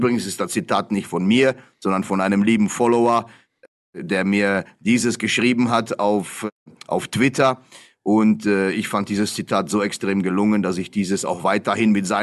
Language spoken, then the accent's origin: German; Germany; now in Switzerland; Also ich bin Deutscher, aber ich lebe hier sehr lange, aber ich schaue doppelt, weil natürlich immer noch mein Herz an Deutschland hängt